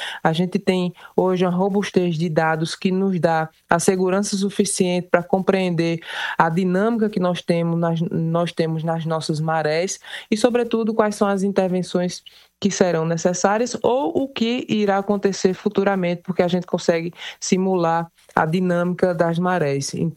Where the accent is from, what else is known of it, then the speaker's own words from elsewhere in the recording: Cuité, Paraíba, Brazil; Eu sou de Cuité, então eu sei o quanto o governador já fez pela região.